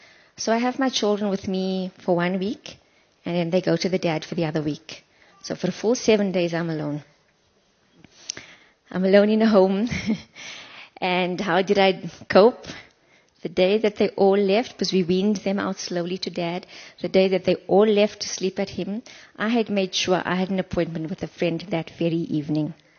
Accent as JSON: {"language": "English", "town": "Johannesburg", "region": "Gauteng", "country": "South Africa", "tie": "born or raised there", "lives_now": "Cape Town, South Africa", "said": "So I grew up in Johannesburg. I'm trained as a social worker, moved to Cape Town 23 years ago. I've been living my adult life there ever since."}